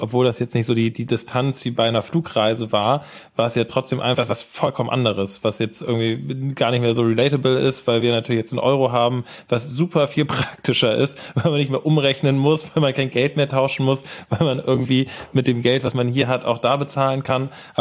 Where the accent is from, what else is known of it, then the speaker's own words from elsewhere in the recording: Hamburg, Germany; und ich komme aus Hamburg